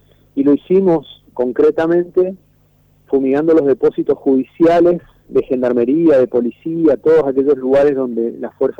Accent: Posadas, Misiones, Argentina; Nosotros en el mes de mayo empezamos a trabajar acá en Misiones, yo soy de acá de Posadas, sí.

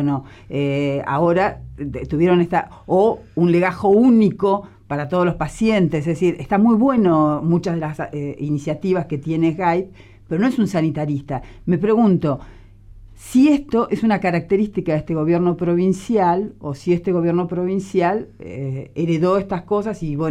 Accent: Buenos Aires, Argentina; yo vengo de Buenos Aires, no es de ahora, lleva algún tiempo

